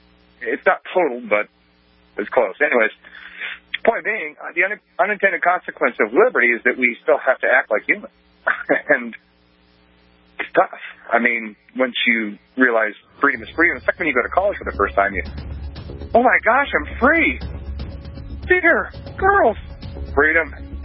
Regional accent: Keensburg, Colorado, United States; I come from Keensburg, Colorado, actually.

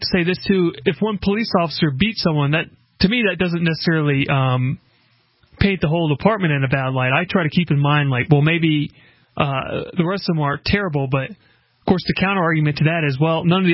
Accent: the South, United States; people might judge me because of, I came from the South or whatever, you know what I mean? Because I'm an American

